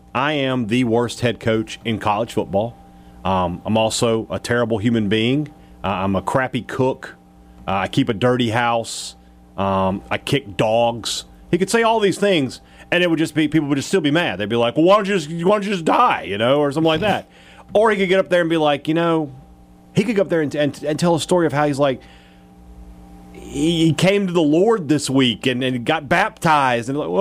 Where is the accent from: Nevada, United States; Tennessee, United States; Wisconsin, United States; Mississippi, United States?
Mississippi, United States; Vicksburg; Our buddy Sam was he was in my hometown of Vicksburg, and he was like, where can I go eat a steak?